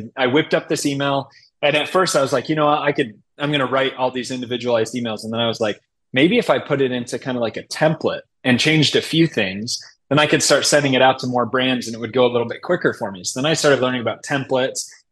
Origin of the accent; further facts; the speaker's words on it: Chicago, Illinois, United States; You know, as funny as it is, so growing up in Chicago